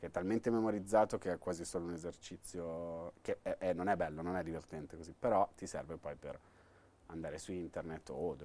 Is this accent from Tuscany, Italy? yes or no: no; Milan, Lombardy, Italy; sono di scuola romana, però sono milanese